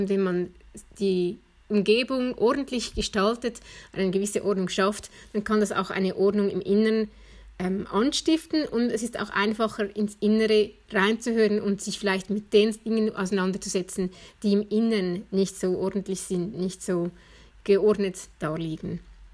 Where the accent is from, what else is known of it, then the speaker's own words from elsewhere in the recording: Nidwalden, Switzerland; Ich bin 34 Jahre alt, ich bin seit diesem Jahr Mutter, ich stamme aus Nidwalden